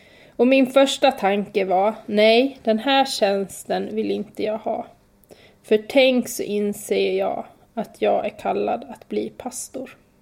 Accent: Borlänge, Dalarna County, Sweden; Jag växte upp i Dalarna, utanför Borlänge, och visste från lågstadiet att jag skulle bli lärare när jag blev stor.

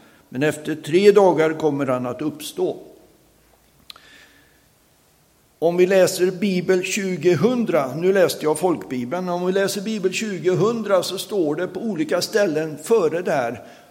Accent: Sweden; Men mina föräldrar var bara i Indien en period. Jag var 8 månader när jag kom till Sverige. Jag har aldrig varit tillbaka. Sen har jag vuxit upp som pastorsbarn. Har levt med församling hela livet. Olika församlingar, men med församling hela livet.

